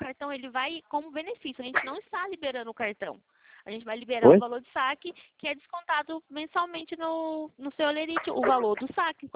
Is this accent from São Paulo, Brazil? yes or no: yes; Araras, São Paulo, Brazil; Eu sou daqui de Araras.